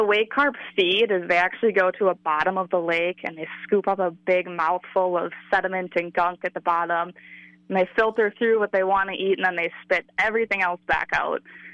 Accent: Twin Cities, Minnesota, United States; So I guess I grew up in Minnesota, just right in the Twin Cities

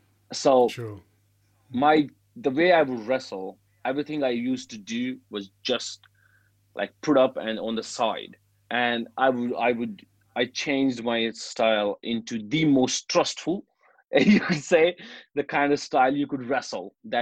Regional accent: India; because I'm from India

